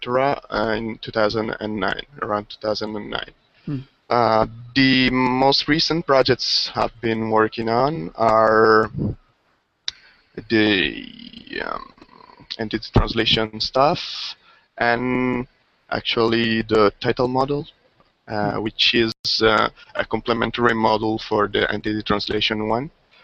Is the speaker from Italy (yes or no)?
yes; Venice, Veneto, Italy; English is a second language; I'm from Italy, Venice. I'm the owner of a small web shop here